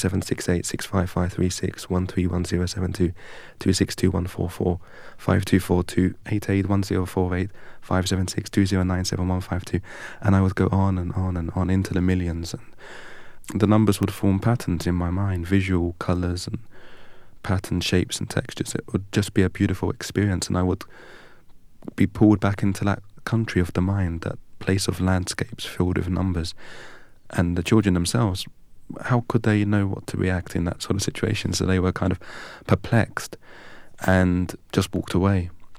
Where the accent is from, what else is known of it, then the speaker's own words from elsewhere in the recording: England, United Kingdom; bet aš nesu Lietuvis, I'm not Lithuanian. Anglios, I'm from England."